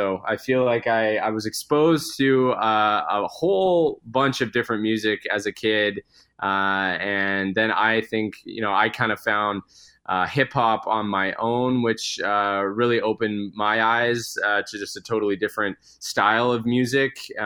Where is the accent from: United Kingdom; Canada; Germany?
Canada; Edmonton, Alberta; I'm originally from Edmonton, Alberta, so I was back visiting my family a couple of weeks ago